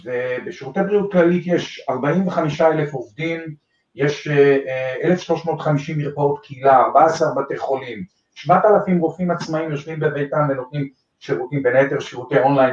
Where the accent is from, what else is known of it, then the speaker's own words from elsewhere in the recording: Alonim, Northern District, Israel; born there; אני בן 71 עוד דקה, נולדתי בקיבוץ אלונים בצפון